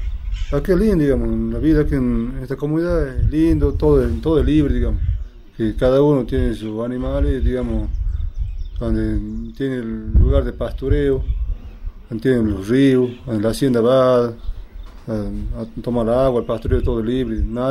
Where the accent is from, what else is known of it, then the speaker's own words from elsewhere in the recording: Cachi, Salta, Argentina; Soy nativo de Cachi. Estoy en la comunidad de Yaguita Calchaquí en Las Trancas.